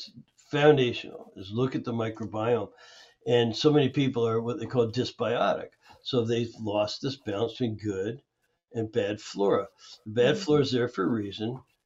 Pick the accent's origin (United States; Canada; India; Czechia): Canada; I grew up in Canada.